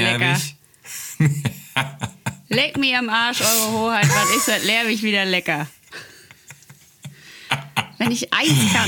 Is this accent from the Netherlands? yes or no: yes; Netherlands; German is a second language; Ich habe das in die Schule gelernt, weil ich komme ja aus Holland.